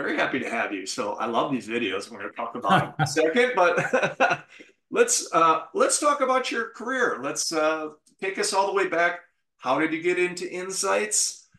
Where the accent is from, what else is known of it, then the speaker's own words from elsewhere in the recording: St. Paul, Minnesota, United States; because I'm from St. Paul originally.